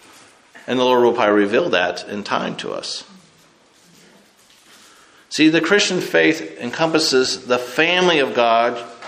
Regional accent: California, United States; Now, growing up in California during the 70s, I bring this up every now and then

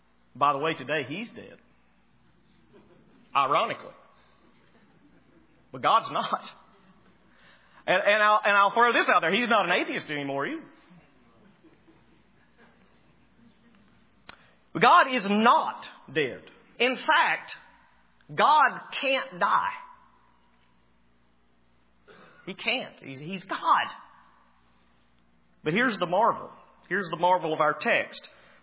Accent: Alabama, United States; I don't think I'm saying that right, but I'm from Alabama.

